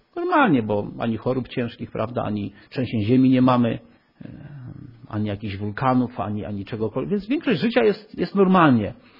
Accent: Połczyn-Zdrój, West Pomeranian Voivodeship, Poland; Ja jestem z Dzikiego Zachodu. To jest Połczyn, to jest tamte strony nad morzem.

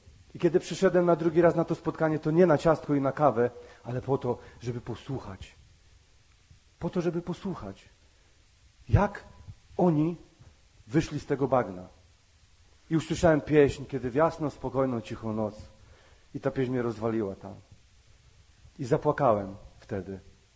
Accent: Silesian Voivodeship, Poland; Pojechałem na Śląsk, bo pochodzę z Górnego Śląska

